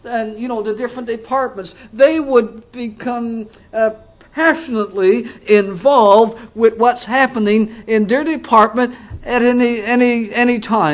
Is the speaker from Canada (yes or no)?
yes; Canada; Growing up in Canada, that's our national game up there